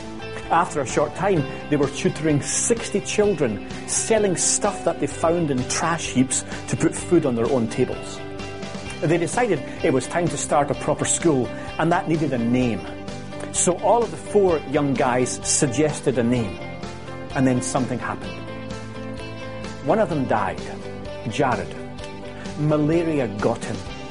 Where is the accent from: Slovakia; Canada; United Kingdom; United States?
United Kingdom; Scotland; accent: Scottish; So, you can tell that my accent isn't from California, and where I come from, Scotland, has no straight roads.